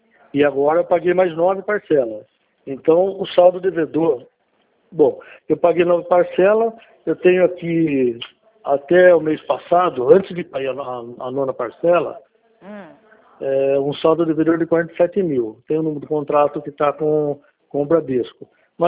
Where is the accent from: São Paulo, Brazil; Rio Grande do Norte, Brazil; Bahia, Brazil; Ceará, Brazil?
São Paulo, Brazil; Itapetininga; eu sou aqui de Itapetininga